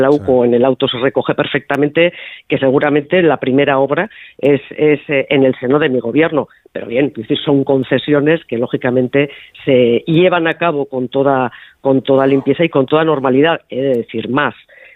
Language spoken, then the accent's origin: Spanish; Navarre, Spain; lo digo como Navarra, vincula a mi tierra, vincula a mi comunidad con estos casos de corrupción